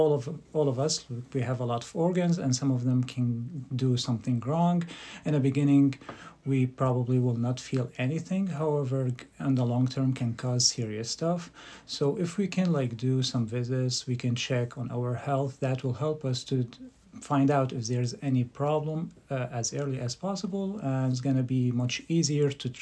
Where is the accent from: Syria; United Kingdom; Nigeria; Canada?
Syria; English is a second language; also born or lived in United States; I'm originally from Syria. I grew up between Syria and United States. My family been, my uncle's been here like for 60 years. So I've been between both. I grew up over there.